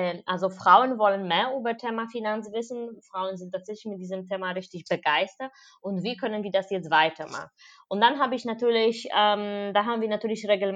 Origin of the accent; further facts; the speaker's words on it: Wrocław, Lower Silesian Voivodeship, Poland; Ja, ich bin 36 Jahre alt. Ich komme ursprünglich aus Polen. Ich bin in Breslau geboren.